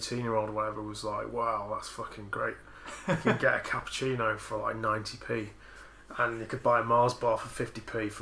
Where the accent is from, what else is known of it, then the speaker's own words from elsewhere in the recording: Sheffield, Yorkshire and the Humber, United Kingdom; Told him I was from Sheffield, and he apparently used to hang out around the Salter Lane crowd.